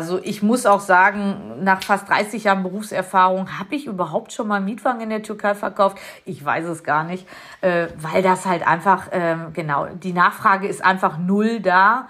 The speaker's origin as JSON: {"language": "German", "region": "North Rhine-Westphalia", "country": "Germany", "said": "also wir kommen aus Nordrhein-Westfalen. Unser Flughafen, also der nächste ist Düsseldorf."}